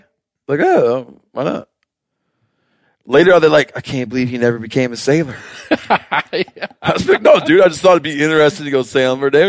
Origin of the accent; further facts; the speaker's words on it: Michigan, United States; So I grew up trapping in Michigan.